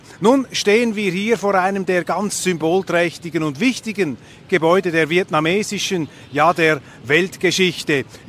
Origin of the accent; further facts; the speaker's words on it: Switzerland; für mich jetzt als Schweizer